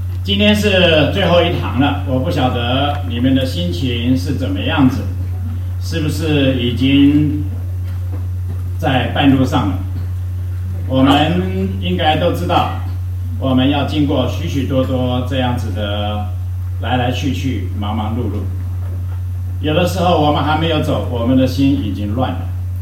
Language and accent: Chinese; Qingdao, Shandong, China; born there; 正好是山东，正好是我是生在青岛，所以山东是我的出发点啊。